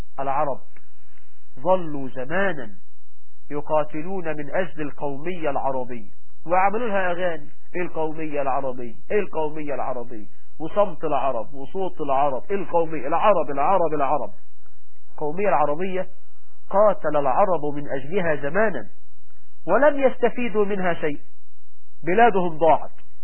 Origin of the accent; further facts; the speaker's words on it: Egypt; وإحنا عندنا في مصر